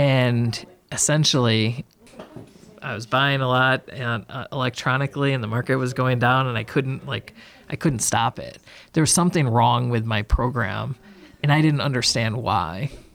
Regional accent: Cattaraugus, New York, United States; I moved back to my hometown of Cattaraugus. And right here in Cattaraugus County.

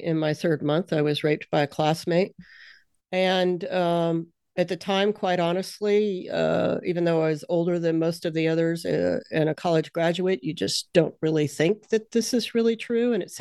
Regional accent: Alabama, United States; Well, I was raised in Alabama in the 1970s. I was born in 71, so we didn't have the internet.

